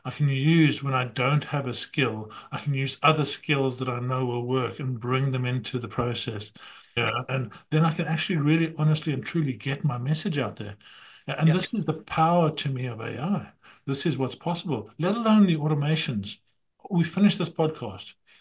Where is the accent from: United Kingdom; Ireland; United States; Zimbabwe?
Zimbabwe; born there; also born or lived in South Africa; from when I was born in Zimbabwe or how I traveled into South Africa